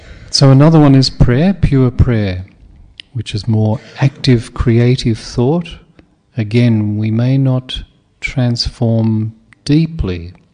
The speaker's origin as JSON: {"language": "English", "town": "Melbourne", "region": "Victoria", "country": "Australia", "said": "from Australia, Melbourne. In Australia now, mindfulness is mainstream."}